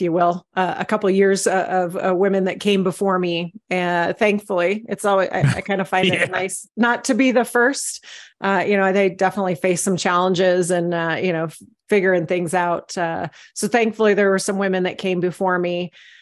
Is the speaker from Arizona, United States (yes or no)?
no; San Jose, California, United States; I grew up in San Jose, California, decided at the age of 10 that I wanted to be a fighter pilot